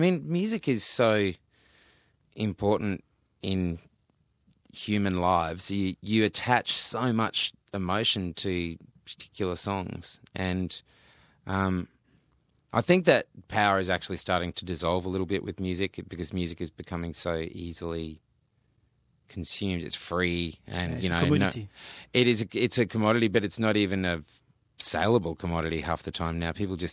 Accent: Australia; Australian. So that's not the experience that everybody has growing up in Australia.

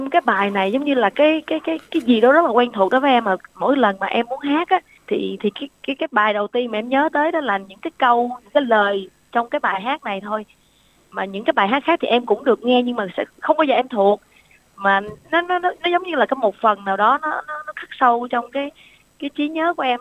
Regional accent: Phu Quoc, Kien Giang, Vietnam; Dạ em cũng quê ở Phú Quốc anh.

